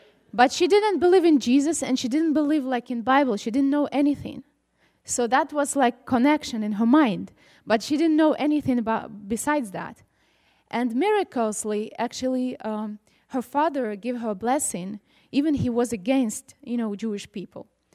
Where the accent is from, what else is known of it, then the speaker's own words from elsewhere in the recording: Ukraine; born there; English is a second language; I wasn't born in Israel. I was born in Ukraine, in a family that my father is Jewish and my mom is Ukrainian.